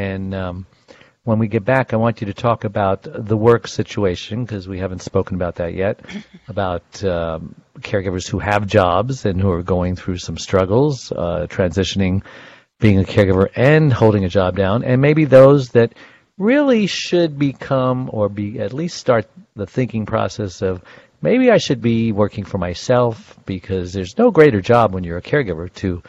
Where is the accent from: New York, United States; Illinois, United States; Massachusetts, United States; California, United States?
New York, United States; Brooklyn; born there; And I was born in Brooklyn.